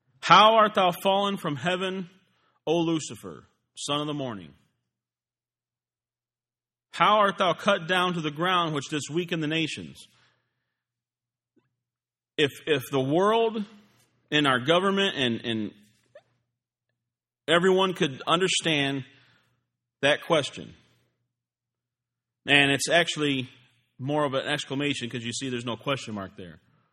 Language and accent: English; United States; born there; I'm glad I was born in America. I'm glad I'm American.